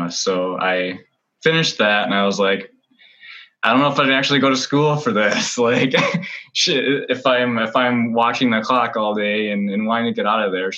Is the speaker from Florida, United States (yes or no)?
no; Stevens Point, Wisconsin, United States; I'm from Stevens Point, and the job market isn't the best for, you know, a lot of different things.